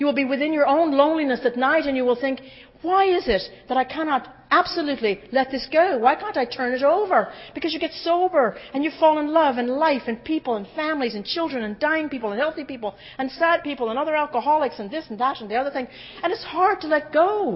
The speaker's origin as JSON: {"language": "English", "country": "Ireland", "said": "I'm Irish."}